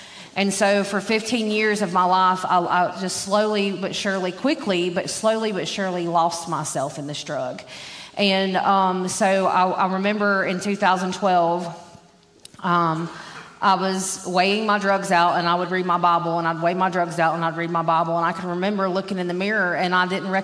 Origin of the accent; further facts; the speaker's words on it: Boone, North Carolina, United States; So I'm local native from Boone. I actually went to Hardin Park right here in my elementary days. Woo woo, Golden Eagles. I'm local, always called this home